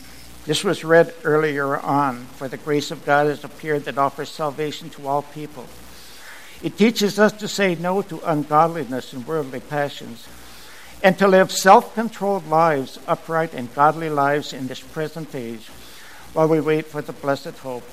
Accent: Mosinee, Wisconsin, United States; In my hometown of Mosinee

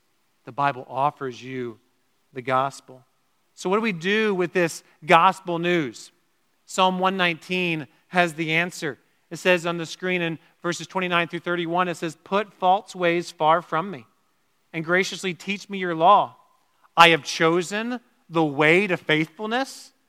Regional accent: Georgia, United States; now in Wisconsin, United States; Many of you know that I was born and raised in Georgia. And as I've told many of you before, I became attached to certain sports teams in Georgia.

